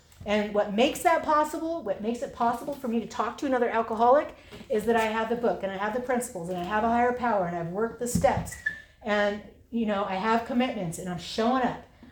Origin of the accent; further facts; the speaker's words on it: Santa Barbara, California, United States; I was born and raised in Santa Barbara. My sobriety was in Santa Barbara.